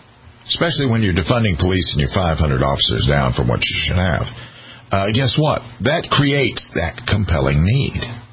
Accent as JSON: {"language": "English", "region": "South Carolina", "country": "United States", "said": "And Florida's a lot like my home state."}